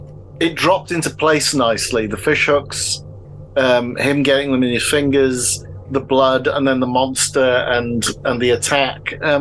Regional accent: Bridgend, Wales, United Kingdom; also born or lived in Swansea; I mean, I'm Welsh. I mean, I was born and brought up in Bridgend and Swansea.

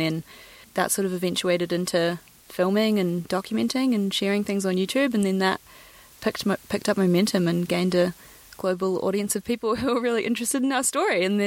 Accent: New Zealand; I grew up in New Zealand

